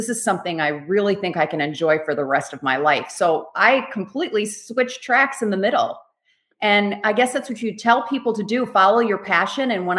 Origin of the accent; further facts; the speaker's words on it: Wisconsin, United States; now in Florida, United States; Well, I grew up in Wisconsin.